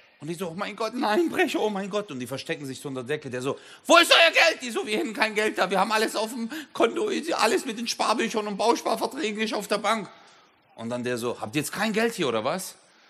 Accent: Baden-Württemberg, Germany; Bei uns im Schwabenland sagt man immer junge Frau.

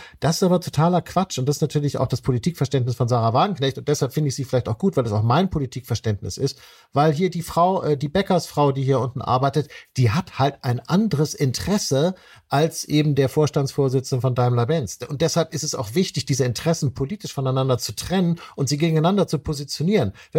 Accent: Germany; als Deutscher tut man sich ja mit so Siegesplänen immer schwer

